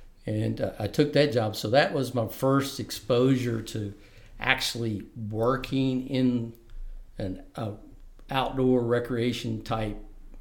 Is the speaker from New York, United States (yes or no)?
no; Memphis, Tennessee, United States; I was raised in Memphis, Frazier area of Memphis.